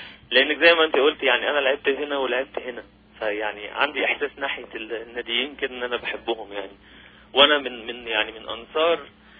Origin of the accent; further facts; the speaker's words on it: Egypt; يمكن أنا تأثرت أكتر بالفنانين عندنا في مصر